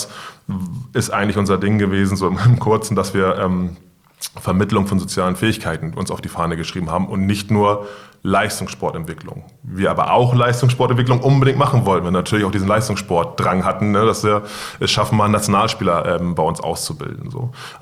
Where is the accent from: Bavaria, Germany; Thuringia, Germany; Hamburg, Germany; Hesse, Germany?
Hamburg, Germany; Ich komme aus Wilhelmsburg, ich bin dort aufgewachsen und deswegen, glaube ich, habe ich so ein gewisses Verständnis für den Stadtteil